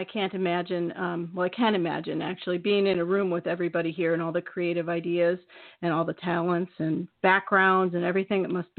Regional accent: Iowa, United States; Yeah, I grew up in Iowa

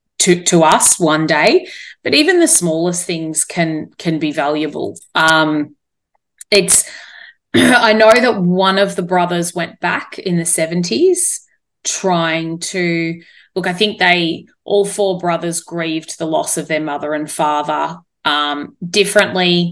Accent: Australia; born there; I said, you're not, because you were born there and I'm born here. And my father's Australian.

